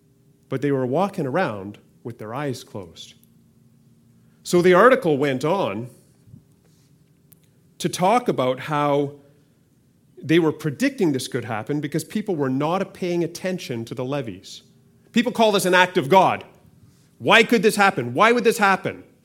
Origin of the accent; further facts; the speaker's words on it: Canada; because we're Canadian.